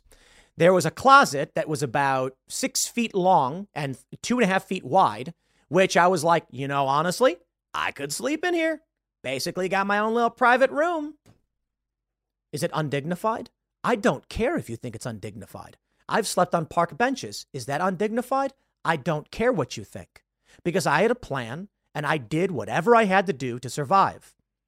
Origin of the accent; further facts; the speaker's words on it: Chicago, Illinois, United States; Maybe it's because I grew up in South Side of Chicago.